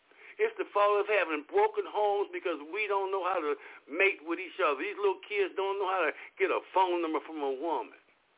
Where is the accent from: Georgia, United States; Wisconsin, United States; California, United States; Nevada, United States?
California, United States; Los Angeles; I was raised in Los Angeles in South Central L.A.